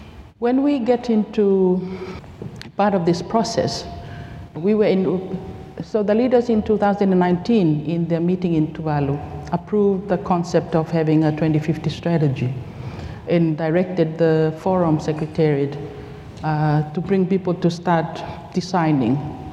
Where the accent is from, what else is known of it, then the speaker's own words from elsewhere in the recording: Tonga; moved away as an adult; now in Fiji; I'm from Tonga. I moved to work in Fiji in 2018 because my two children were getting time to go to USP.